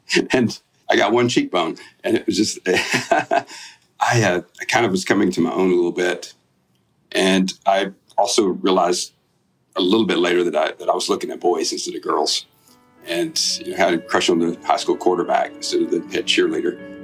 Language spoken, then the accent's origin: English; Alabama, United States; I grew up in South Alabama. My grandmother had her own radio show on WPRN in Butler, Alabama.